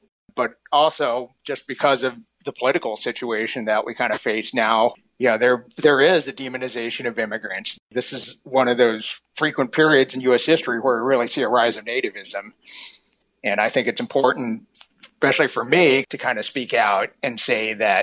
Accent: United States; born there; born in this country, it's definitely something that I identify with, right, in my heart, is that I am an American.

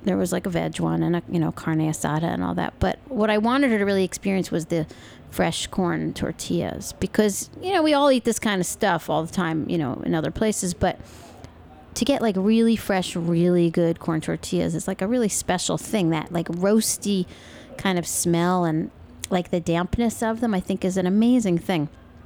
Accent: Long Island, New York, United States; Now, soft tacos, the real thing, not, you know, old El Paso taco in the box kit that I grew up eating on Long Island.

